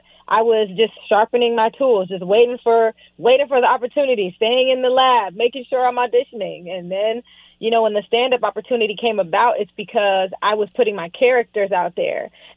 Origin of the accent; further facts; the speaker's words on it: West Palm Beach, Florida, United States; You know, I grew up in South Florida. I lived in West Palm and I lived in the hood.